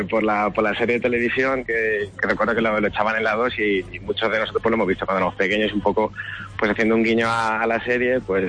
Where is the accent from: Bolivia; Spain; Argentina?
Spain; Castilla-La Mancha; nosotros somos gente que vivimos en Torrijos, somos de Toledo.